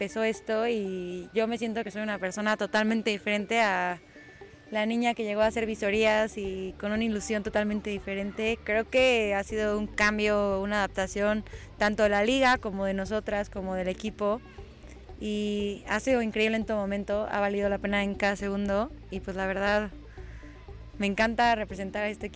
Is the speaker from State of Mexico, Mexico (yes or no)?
no; Cancún, Quintana Roo, Mexico; soy de Cancún, en Cancún menos había equipos de niñas y así